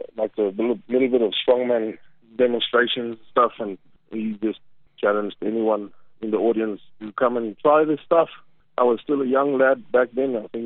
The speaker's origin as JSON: {"language": "English", "country": "South Africa", "said": "Being a South African as well, I am."}